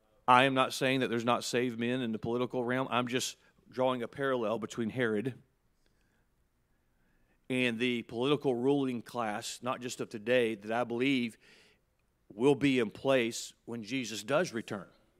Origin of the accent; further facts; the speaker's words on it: United States; Now, I think, you know, I'm an American. I think America ought to be first.